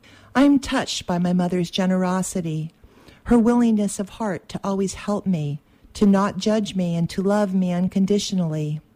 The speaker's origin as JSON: {"language": "English", "town": "Chico", "region": "California", "country": "United States", "tie": "born or raised there", "also_born_or_lived": "Durham", "said": "I grew up here in Chico. I was actually grew up in Durham until I was six, and then I moved here to Chico and grew up here, left for a few years, and came back."}